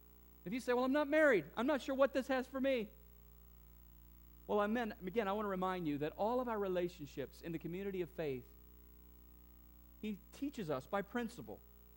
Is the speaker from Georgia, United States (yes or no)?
no; South Carolina, United States; also born or lived in Mississippi; as a kid growing up in South Carolina and Mississippi